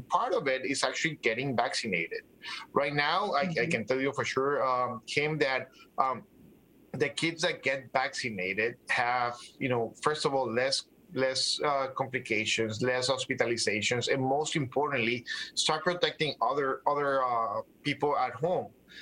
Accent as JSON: {"language": "English", "town": "Los Angeles", "region": "California", "country": "United States", "said": "I live and breathe LA. I'm from Los Angeles, and I can tell you for sure that, you know, we have something different."}